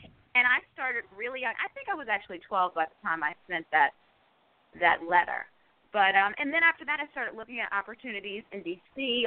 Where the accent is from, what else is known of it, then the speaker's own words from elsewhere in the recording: Silver Spring, Maryland, United States; Okay, well, I am from the D.C. area. I grew up in Silver Spring, Maryland.